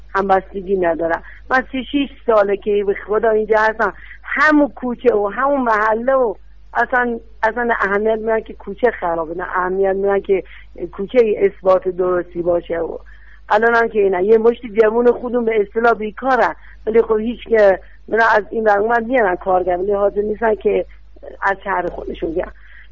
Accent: Yazd, Iran; من خودم بچه یزدم، بچه 32 سال اینجا.

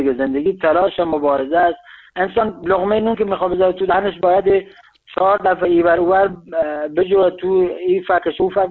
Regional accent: Iran; first language Luri; آهنگال لوری چون زبان مادری من زبان پدری من اصلا ژنتیک علاقه دارم، بیشتر آهنگام آهنگ لوری

